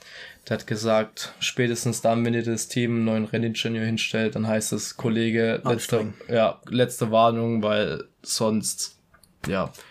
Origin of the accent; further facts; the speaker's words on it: Italy; Ich als Italiener